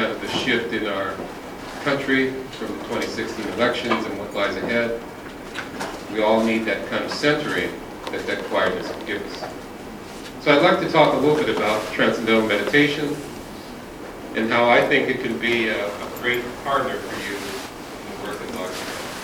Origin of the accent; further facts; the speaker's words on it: Chicago, Illinois, United States; I'm from Chicago.